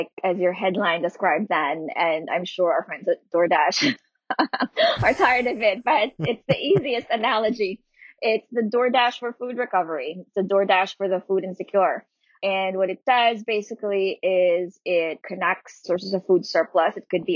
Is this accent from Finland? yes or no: no; Philippines; moved away as an adult; now in United States; coming from and growing up in the Philippines, where, you know, poverty is endemic